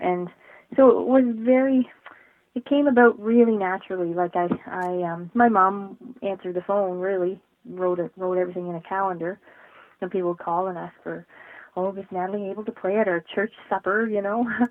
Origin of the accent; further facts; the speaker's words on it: Nova Scotia, Canada; I grew up in Cape Breton Island, of course, and it's such a musical place, in particular fiddle music, and I grew up in the thick of that.